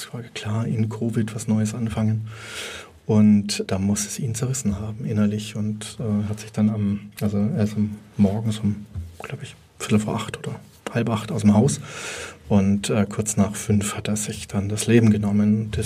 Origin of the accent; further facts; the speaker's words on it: Bavaria, Germany; Bei uns in Bayern sehr, sehr häufig